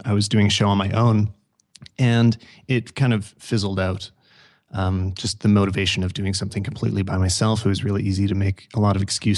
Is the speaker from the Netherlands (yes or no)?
no; Canada; I'm a guy, I'm from Canada.